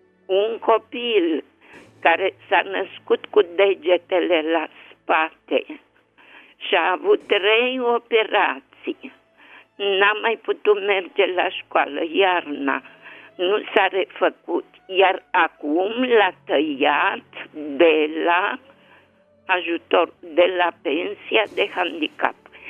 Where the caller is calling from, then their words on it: Bucharest, Romania; din București.